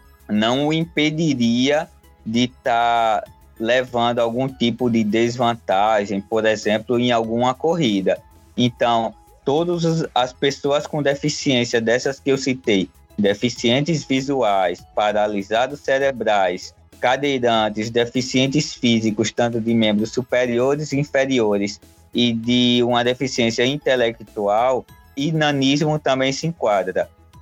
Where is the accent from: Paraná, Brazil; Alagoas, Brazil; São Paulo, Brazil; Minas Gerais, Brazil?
Alagoas, Brazil; Maceió; eu sou natural de Maceió, Alagoas